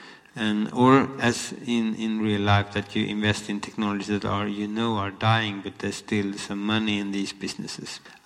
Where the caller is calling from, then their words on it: Sweden; I'm sending a message from Sweden.